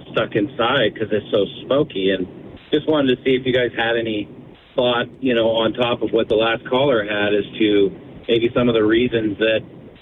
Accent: Montana, United States; I grew up here in Flathead Valley. I'm 48, so I've been here for a while. I'm a fourth-generation Montana

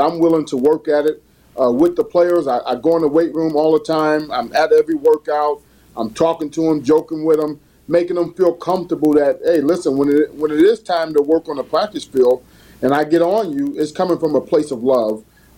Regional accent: Jersey City, New Jersey, United States; I'm from Jersey City, New Jersey, and grew up a Yankees fan

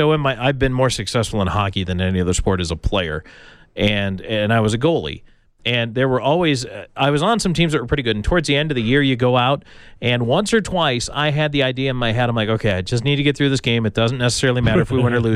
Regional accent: Buffalo, New York, United States; I'm from Buffalo. I need the traditional with the wing on the bone.

